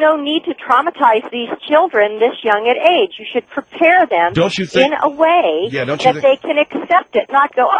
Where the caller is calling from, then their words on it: San Diego, California, United States; I'm calling from San Diego to tell you that I think that this is an appalling idea.